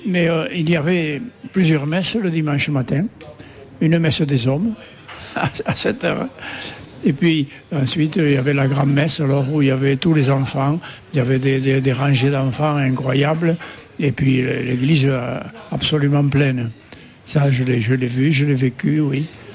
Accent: Montjoie, Occitanie, France; Voilà, je suis né à Montjoie et j'habite Montjoie.

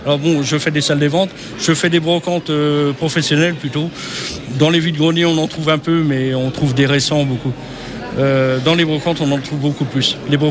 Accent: Thoiry, Pays de la Loire, France; Alors, je suis originaire de Loire-Atlantique. Une commune qui s'appelle Thoiry, à côté de Nantes, à 12 km de Nantes.

